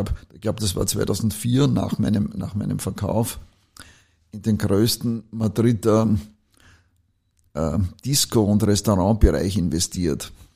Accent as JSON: {"language": "German", "country": "Austria", "said": "ich als Österreicher"}